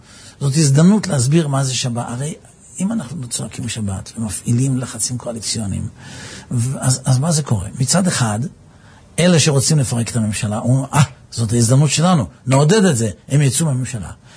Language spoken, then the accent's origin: Hebrew; Netanya, Central District, Israel; אני גדלתי בנתניה. היינו משפחה, נאמר, המשפחה החרדית היחידה בבניין זה ודאי, אחת משתי משפחות שומרות שבת.